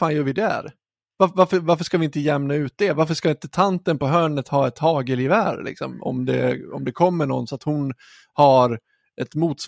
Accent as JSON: {"language": "Swedish", "town": "Stockholm", "region": "Stockholm County", "country": "Sweden", "tie": "born there", "lives_now": "Gothenburg, Sweden", "said": "för jag är född i Stockholm. Jag har varit extremt mycket i Stockholm i hela mitt liv och jag har bott i Stockholm dessutom."}